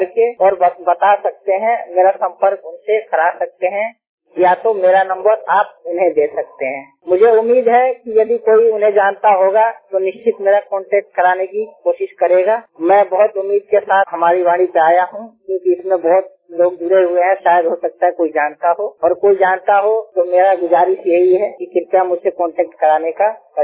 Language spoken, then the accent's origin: Hindi; Bihar, India; now in Delhi, India; मैं बिहार सिवान डिस्ट्रिक्ट से बिलोंग करता हूँ और फिलहाल मैं 22 साल से लगभग मैं दिल्ली में रह रहा हूँ। मेरे को 22 साल हो गया है दिल्ली में रहते हुए